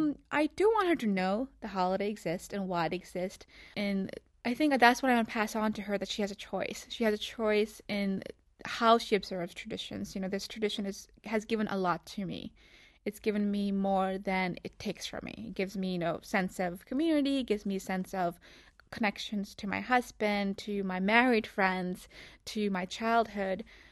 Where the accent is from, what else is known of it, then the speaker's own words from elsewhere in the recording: United States; However, you know, I grew up in America, you know, where feminism is at all time high, and you went to college here and so forth.